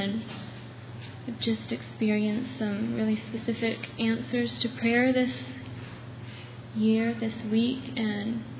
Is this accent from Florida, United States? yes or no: no; Ohio, United States; I'm from Ohio.